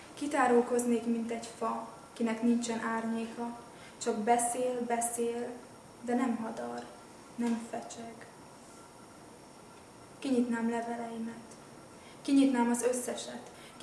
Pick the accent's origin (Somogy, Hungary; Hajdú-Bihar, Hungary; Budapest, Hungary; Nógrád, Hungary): Budapest, Hungary; 1985. október 24-én születtem Budapesten, és azóta is ott élek, ott tanulok. Jelenleg az ELTE angol-magyar szakán vagyok, 4. éves hallgató.